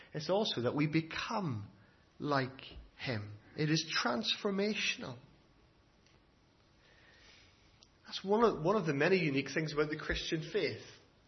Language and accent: English; Ireland; And I'm Irish.